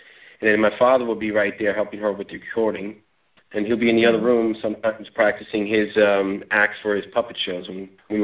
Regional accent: New York City, New York, United States; born there; Well, basically, I was born in Brooklyn, New York City, of course. I was the oldest of 5 children, 2 brothers and 2 sisters I have

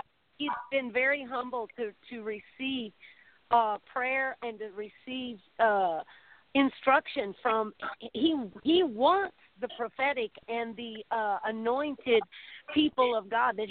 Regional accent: Texas, United States; being a Texan and knowing that Cruz was a good constitutional lawyer

